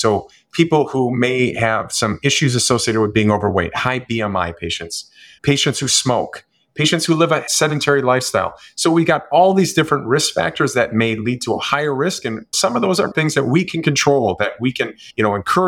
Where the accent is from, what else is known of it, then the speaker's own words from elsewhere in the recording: Wisconsin, United States; Obviously, I'm from Northern Wisconsin, and it's always good to talk to somebody from home.